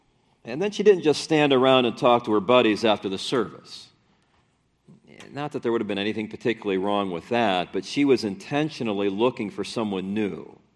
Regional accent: Gary, Indiana, United States; Now, I grew up in Gary.

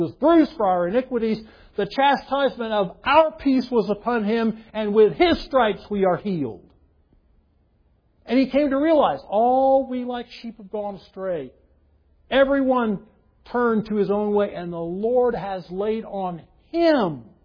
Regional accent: United States; born there; The fact that I was born in America and knew about church and knew about Jesus

